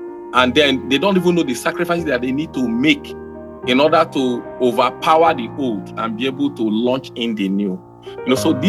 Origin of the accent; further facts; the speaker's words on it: Nigeria; What am I supposed to do being a Nigerian as a citizen?